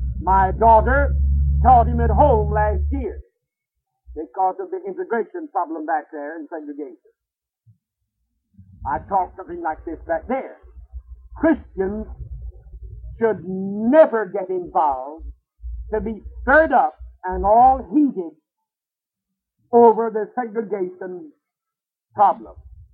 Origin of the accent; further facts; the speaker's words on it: California, United States; See, I'm from California, and traveling.